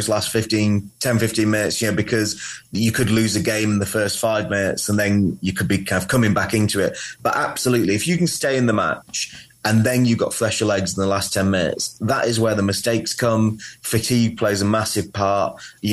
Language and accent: English; Wales, United Kingdom; because I'm Welsh.